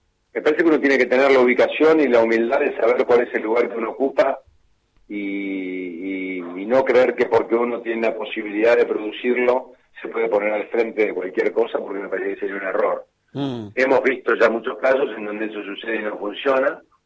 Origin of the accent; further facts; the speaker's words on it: Argentina; Somos todos argentinos